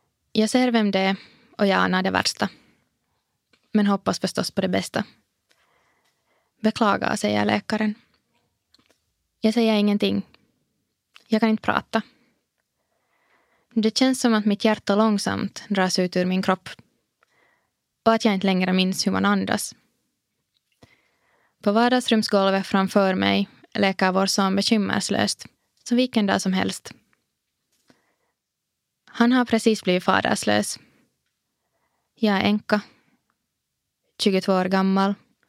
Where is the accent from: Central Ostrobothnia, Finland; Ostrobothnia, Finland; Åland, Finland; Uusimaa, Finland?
Uusimaa, Finland; Espoo; Jag växte upp i Esbo. I en lycklig och flerspråkig barndomsfamilj med mamma, pappa och lillasyster.